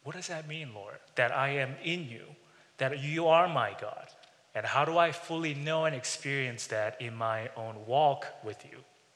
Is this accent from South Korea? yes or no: yes; South Korea; English is a second language; When I was in sixth grade, by the way, I grew up in Korea.